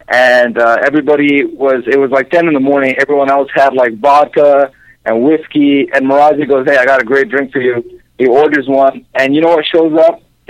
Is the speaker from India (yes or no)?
yes; India; now in Arkansas, United States; I'm an Indian stand-up comic that lives in Arkansas.